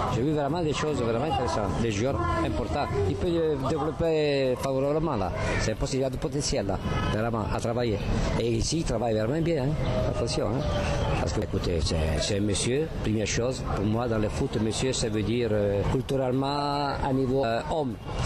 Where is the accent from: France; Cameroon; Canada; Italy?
Italy; Je suis italien. Je suis là pour voir un peu ce qu'il y a de bon